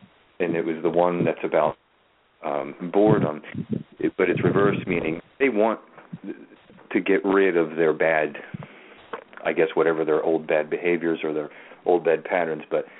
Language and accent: English; Baltimore, Maryland, United States; I'm from Baltimore, and they say that in Baltimore.